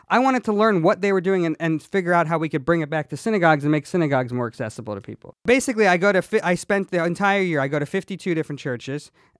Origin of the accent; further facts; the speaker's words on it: Bible Belt, United States; I grew up in the Bible Belt.